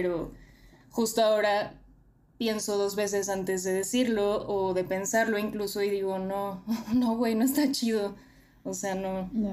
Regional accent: Mexico City, Mexico; Tengo 28 años, soy de la Ciudad de México y pues feminista en formación también.

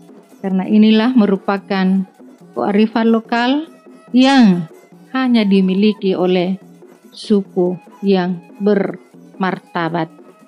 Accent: South Sulawesi, Indonesia; first language Makassarese; Indonesian is a second language; bahasa daerah di Sulawesi Selatan ya, khususnya bahasa ibu saya itu bahasa Makassar.

